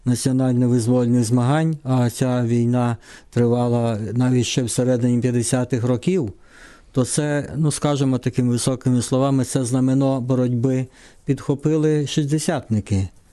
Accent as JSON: {"language": "Ukrainian", "town": "Kocheriv", "region": "Zhytomyr Oblast", "country": "Ukraine", "tie": "born or raised there", "said": "далі зі села Кочерів, це ті місця, звідки я родом уже"}